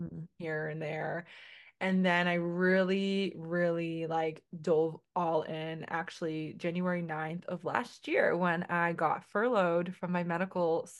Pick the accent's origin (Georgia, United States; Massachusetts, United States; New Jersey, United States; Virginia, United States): Massachusetts, United States; Boston; I'm from Boston, but you can probably find me in New York. I'm always going back and forth.